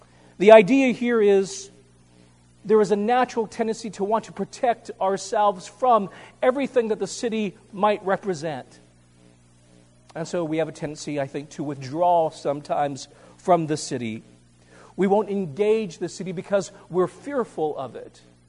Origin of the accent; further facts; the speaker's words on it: California, United States; I grew up in California, and my father ruined me forever because he took me to the city.